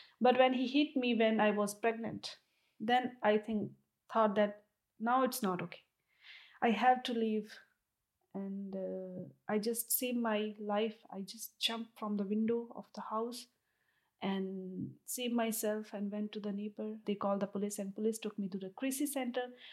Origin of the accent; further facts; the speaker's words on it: Punjab, India; now in Denmark; from Punjab, India, and now I'm sitting in Denmark.